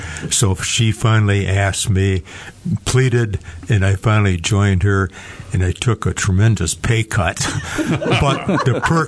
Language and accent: English; Jackson, Michigan, United States; I am, and Dee is from Mount Pleasant, but I was born and raised in Jackson. My family has been in this area since the 1840s, a long time.